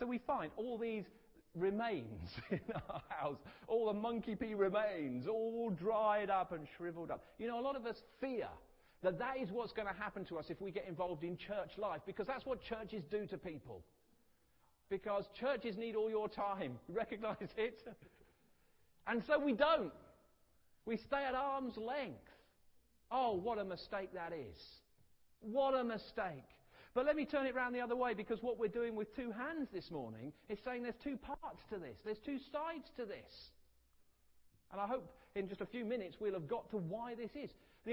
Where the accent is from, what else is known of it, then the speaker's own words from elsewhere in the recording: South East England, United Kingdom; I'm from Kent.